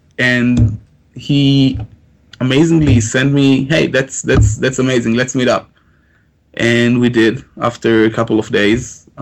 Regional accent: Tel Aviv, Tel Aviv District, Israel; So we're from Tel Aviv

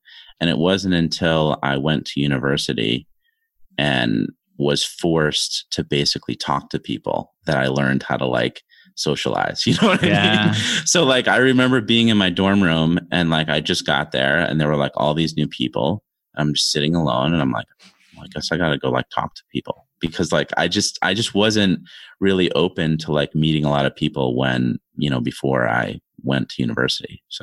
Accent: Connecticut, United States; It was great. I mean, we live really close to New York, so we were always like very connected to that New York City scene

